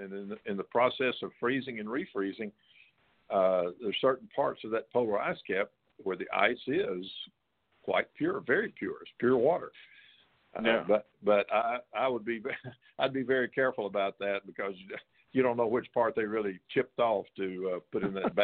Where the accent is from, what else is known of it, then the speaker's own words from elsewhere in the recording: Texas, United States; You know, there's a spring where I grew up in Central Texas. There was a spring up there.